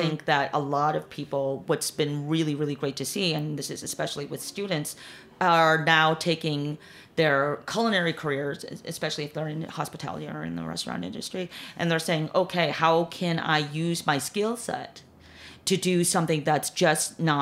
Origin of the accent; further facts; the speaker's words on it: Chicago, Illinois, United States; also born or lived in Korea; I grew up in Chicago most of my years. I was born in Korea. But I've spent a significant amount of time in New York.